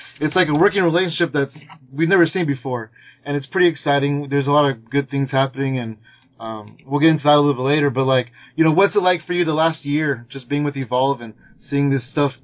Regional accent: California, United States; WrestleMania came to my hometown, the Bay Area out here

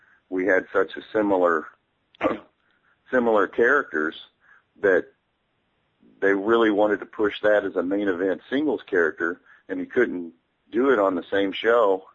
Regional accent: New Albany, Indiana, United States; I mean, you'd expect two French guys to be pro-French, but not a guy from New Albany, Indiana.

